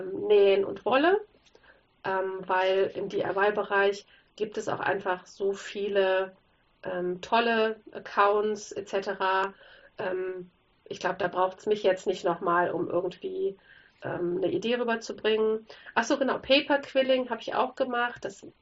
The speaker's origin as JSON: {"language": "German", "town": "Cologne", "region": "North Rhine-Westphalia", "country": "Germany", "tie": "born or raised there", "said": "weil meine Heimat einfach Köln ist, sehr in meinem Herzen, auch wenn wir nicht mehr in Köln wohnen."}